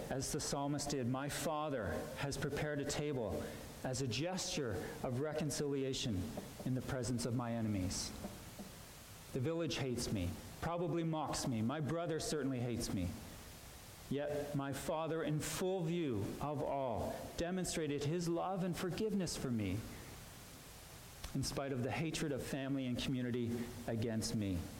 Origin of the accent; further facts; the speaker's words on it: Canada; We're certainly not like those Americans.